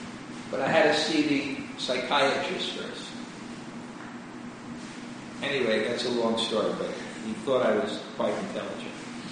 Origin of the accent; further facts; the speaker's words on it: Brooklyn, New York, United States; I grew up in Brooklyn.